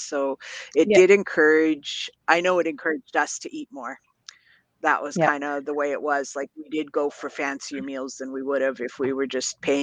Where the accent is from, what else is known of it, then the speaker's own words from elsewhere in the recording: Canada; particularly for myself as a Canadian, it was often offered free